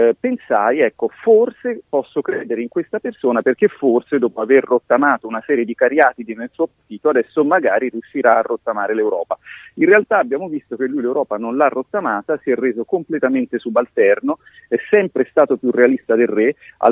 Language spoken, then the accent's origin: Italian; Florence, Tuscany, Italy; moved away; che sono un fiorentino che è vissuto poco nella sua terra